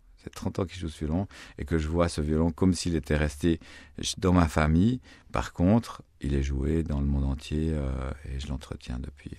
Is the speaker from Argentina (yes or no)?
no; La Chaux-de-Fonds, Neuchâtel, Switzerland; born there; à La Chaux-de-Fonds, ma ville natale en Suisse.